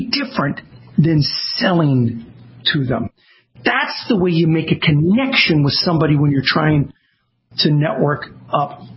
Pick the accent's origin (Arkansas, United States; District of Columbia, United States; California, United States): California, United States; Azusa; also born or lived in Los Angeles; I started off as a kid who grew, I lived in South Central LA. I grew up in Azusa, California. I didn't have connections.